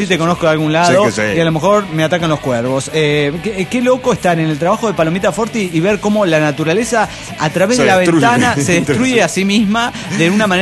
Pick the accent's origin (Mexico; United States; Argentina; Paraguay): Mexico; de Empalmes, Cobedo, México.